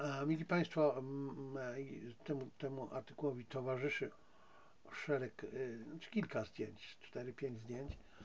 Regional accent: Zabrze, Silesian Voivodeship, Poland; bo urodziłem się na Śląsku, wychowałem na Śląsku, w Zabrzu, więc w samym centrum.

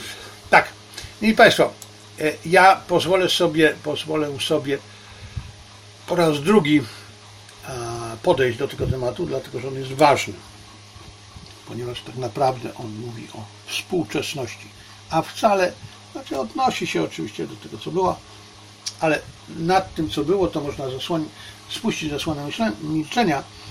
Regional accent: China; Ja jestem Chińczykiem, Hanem oczywiście

